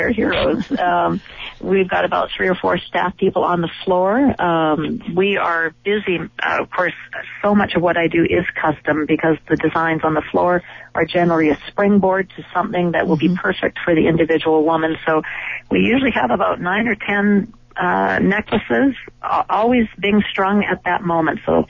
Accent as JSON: {"language": "English", "town": "Vancouver", "region": "British Columbia", "country": "Canada", "moved": "as an adult", "lives_now": "Jackson Hole, United States", "said": "But I'm actually from Vancouver, Canada, mm-hmm. and 32 years ago I married an American, and we moved to Jackson Hole, Wyoming."}